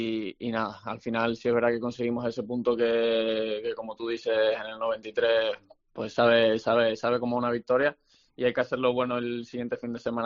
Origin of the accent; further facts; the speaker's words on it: Canary Islands, Spain; Yo soy de Tenerife y es verdad que llegar aquí con el frío y demás, pues se me hizo un poco difícil.